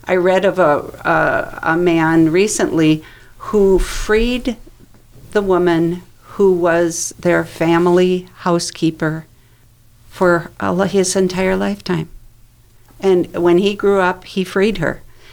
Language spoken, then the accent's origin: English; Minnesota, United States; I'm from Minnesota, and there was a man arrested in the suburb next to mine who had roofers sleeping in his basement on the floor.